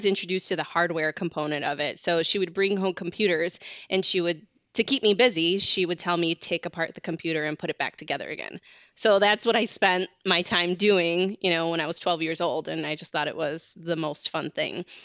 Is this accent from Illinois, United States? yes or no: yes; Chicago, Illinois, United States; I grew up by Midway Airport, which is close, like between 63rd. I grew up closer to 63rd and Pulaski. It was majorly a Hispanic and Polish neighborhood